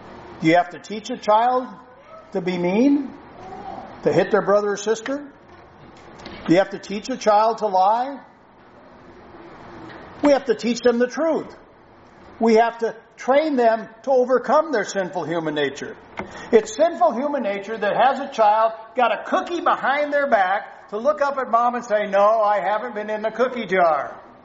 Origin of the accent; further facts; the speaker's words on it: Midwest, United States; As I mentioned earlier, I grew up in the Midwest. Grew up with what we call the Christian work ethic.